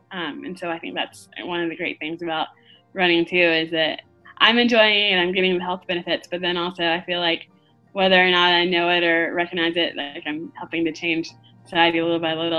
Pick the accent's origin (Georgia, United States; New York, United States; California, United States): Georgia, United States; Roswell; now in Nashville, United States; I grew up in Roswell, Georgia, just outside of Atlanta. I've lived in Nashville since 2004